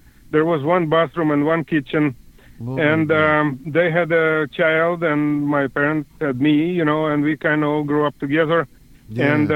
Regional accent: Ukraine; English is a second language; I'm originally actually from Ukraine, but I'm used to be, you know, called Russian.

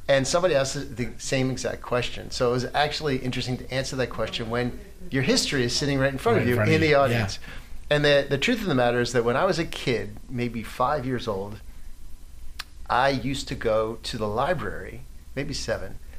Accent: Baltimore, Maryland, United States; So I'm originally from Baltimore. So I knew him from Baltimore.

